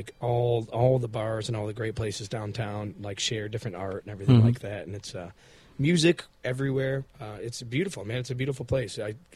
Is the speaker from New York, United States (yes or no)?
no; Flint, Michigan, United States; you can't say you're from Flint because they don't know Flint.